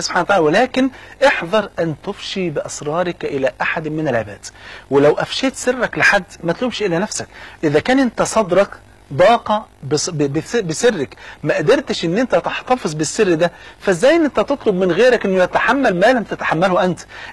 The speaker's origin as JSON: {"language": "Arabic", "country": "Egypt", "said": "زي ما بيقولوا كده المثل البلدي اللي عندنا في مصر"}